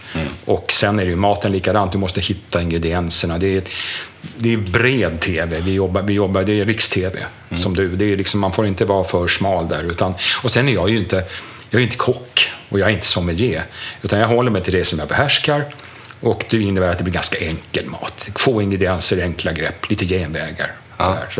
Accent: Fårö, Gotland, Sweden; also born or lived in Gothenburg; Jag är född i Göteborg, för min mamma bodde där när hon träffade pappa. Men jag sen 10 dagars ålder så har jag vuxit upp på Fårö. På en gård som heter Langhammar som ligger längst ut på nordvästra spetsen.

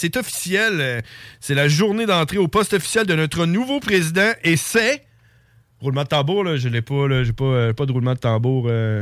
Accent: Neuville, Quebec, Canada; moi, plutôt, on vient de Neuville. Hein? On a grandi là quand on était jeune.

